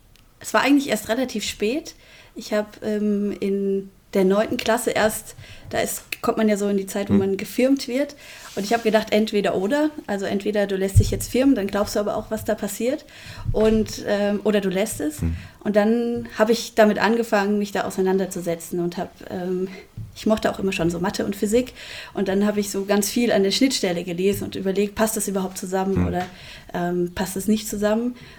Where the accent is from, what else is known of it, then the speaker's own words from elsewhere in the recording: Eiterfeld, Hesse, Germany; also born or lived in Fulda; ich bin im Herz-Jesu-Krankenhaus geboren. Allerdings habe ich nie in Fulda gelebt, jetzt bis ich hier zu arbeiten angefangen habe, sondern bin in Eiterfeld aufgewachsen, was ja jetzt nicht ganz weit weg ist.